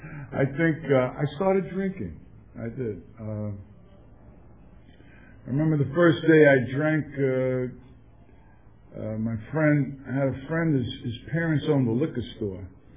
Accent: Bronx, New York, United States; and I come from Bronx, New York, and, you know, the code of the streets was reputation and respect.

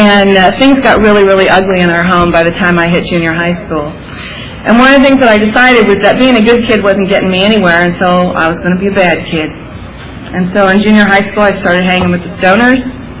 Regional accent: Berkeley, California, United States; I was a very happy child growing up in Berkeley

